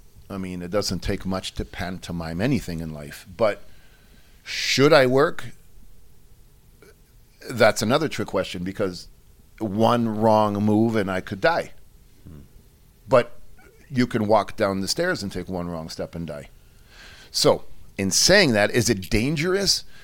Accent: Mexico; because I'm from Mexico and I'm hardcore

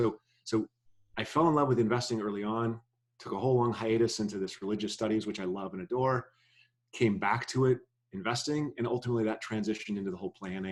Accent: Rapid City, South Dakota, United States; I was raised in Rapid City, South Dakota.

